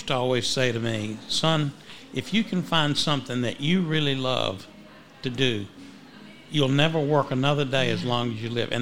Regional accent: Abbeville, United States; And a lot of people in my town, my hometown, it was always a pleasure and a challenge, because in Abbeville, if you were doing something wrong

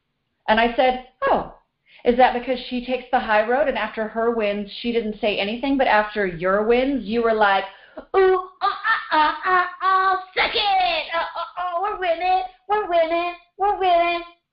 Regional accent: Illinois, United States; I'm from Illinois.

